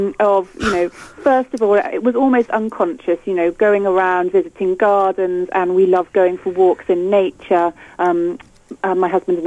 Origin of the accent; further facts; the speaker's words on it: South West England, United Kingdom; I think I grew up in Somerset and had a really idyllic childhood